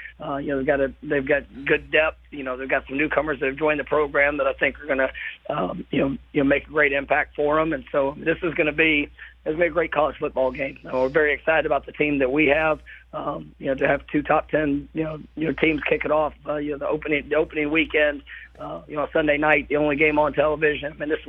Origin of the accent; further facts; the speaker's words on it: Dallas, Texas, United States; But it was definitely a special experience for you know, a boy growing up in Dallas.